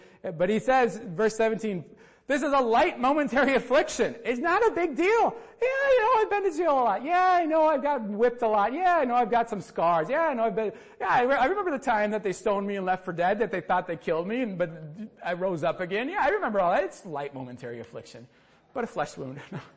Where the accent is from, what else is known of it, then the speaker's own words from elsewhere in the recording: Wisconsin, United States; No, we're from Wisconsin. 45 is warm.